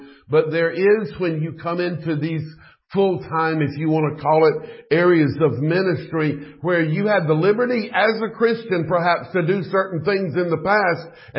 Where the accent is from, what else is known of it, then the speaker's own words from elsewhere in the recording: Georgia, United States; when I was serving the little church that I grew up in Georgia